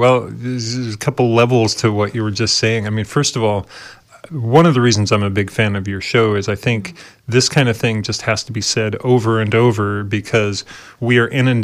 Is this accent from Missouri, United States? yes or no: no; Oregon, United States; I'm from Oregon originally. I go back seven generations there, and so I'm a long ways from family